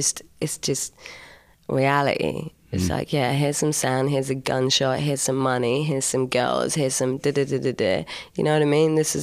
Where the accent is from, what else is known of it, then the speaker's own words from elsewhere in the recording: London, United Kingdom; Yeah, I came from London and, you know, it's just kind of London musicology.